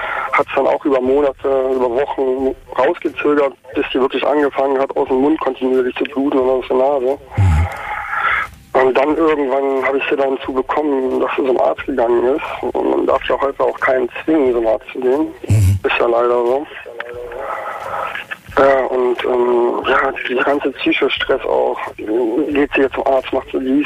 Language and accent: German; North Rhine-Westphalia, Germany; Und ich komme aus der Kölner Gegend.